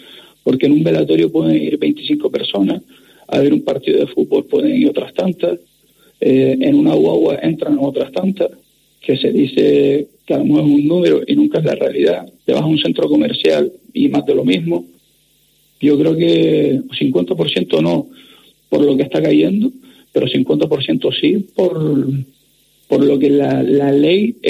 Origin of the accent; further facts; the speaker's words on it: Las Palmas, Canary Islands, Spain; Si somos de Las Palmas, no íbamos a ir a otro lado con la que está cayendo.